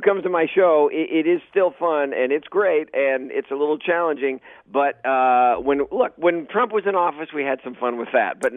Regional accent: Dallas, Texas, United States; now in Los Angeles, United States; And, I live in Los Angeles, but I grew up in Dallas. And so that was a big change going from Texas to freaking, Los Angeles.

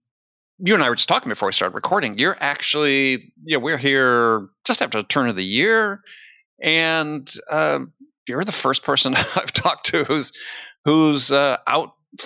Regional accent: Madison, Wisconsin, United States; not too far from my hometown of Madison.

